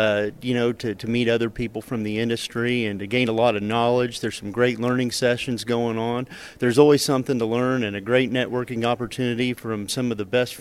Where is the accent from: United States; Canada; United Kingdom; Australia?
United States; Fithian, Illinois; I'm a farmer from Fithian, Illinois in Vermilion County